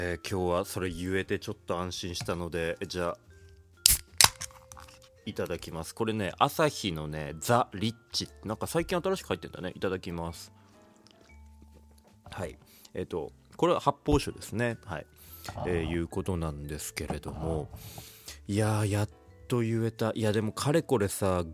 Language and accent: Japanese; Sapporo, Hokkaido, Japan; 僕の実家とかは札幌の南部っていう言い方をしたし、今住んでるのは北海道の右下の方ぐらいの